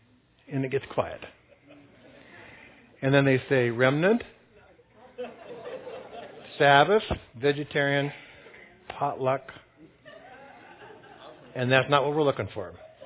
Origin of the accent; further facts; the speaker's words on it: California, United States; also born or lived in Long Island; And I'm from California, and I hardly knew anybody here.